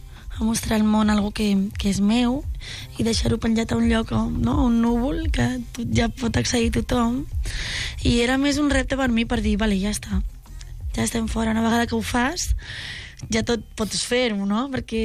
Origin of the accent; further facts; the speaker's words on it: Santa Coloma de Gramenet, Catalonia, Spain; Jo sóc una noia de Barcelona, de l'Extraradi de Barcelona, Santa Coloma de Gramenet, filla de migrants andalusos